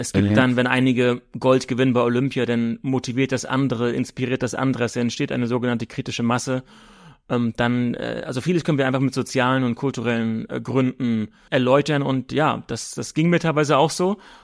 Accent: Rostock, Mecklenburg-Vorpommern, Germany; Übrigens auch in Deutschland war das so. Ich bin in Rostock aufgewachsen.

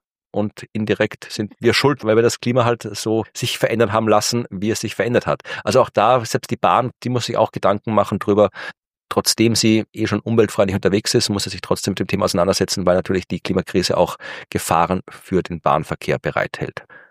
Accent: Austria; Ja, das kann ich als Österreicher bestätigen.

